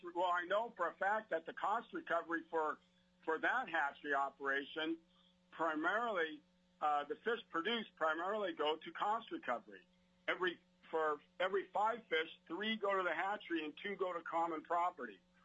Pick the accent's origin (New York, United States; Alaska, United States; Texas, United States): Alaska, United States; Homer; I'm from Homer, Alaska. As a young boy, I departed to Homer Harbor, beginning a career in commercial fishing that lasted 38 years.